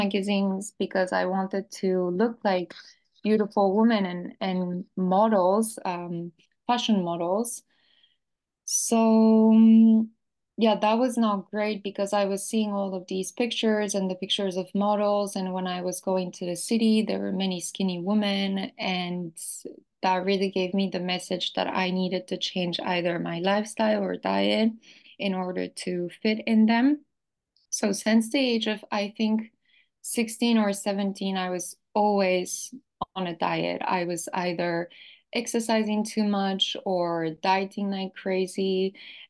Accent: France; But when I grew up, so I grew up in France, and I just remember when I was very, very young, I think I was maybe around 6 or 7 years old

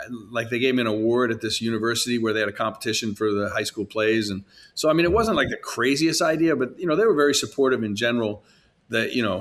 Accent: Long Island, New York, United States; now in Chicago, United States; No, I grew up in Long Island, New York.

